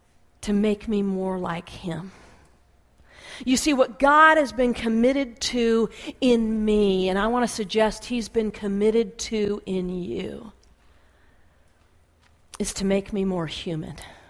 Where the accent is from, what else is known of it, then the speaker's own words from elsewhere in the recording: California, United States; When I became a Christian at the age of 17 at a little camp here in Southern California, I grew up in Southern California, a little camp called Forest Home